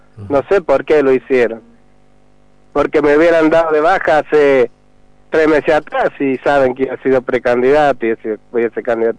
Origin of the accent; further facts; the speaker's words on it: Río Cuarto, Córdoba, Argentina; born there; moved away as an adult; now in San Luis, Argentina; yo soy nacido en Río Cuarto, pero de los 20 años que me vine acá a San Luis, estuve en San Martín